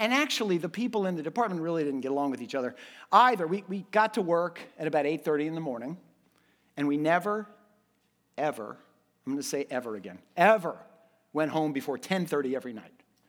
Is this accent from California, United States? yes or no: no; Miami, Florida, United States; I got another job, and it was back home. I'm from Miami. It was back home.